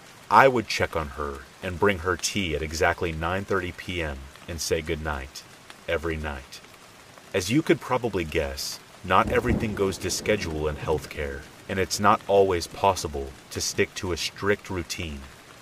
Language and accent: English; French Caribbean, France; I'm from the French Caribbean, so it's not unusual to scuba dive during Christmas holidays.